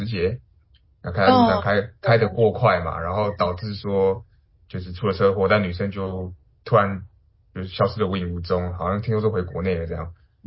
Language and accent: Chinese; Taiwan; now in United States; 因为我从台湾来嘛，那我自己本身个性又比较的乐天